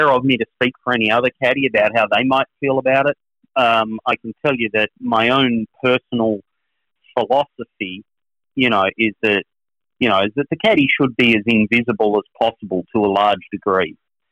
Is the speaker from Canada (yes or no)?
no; Australia; And being an Australian, I can tell you that he was in the wrong place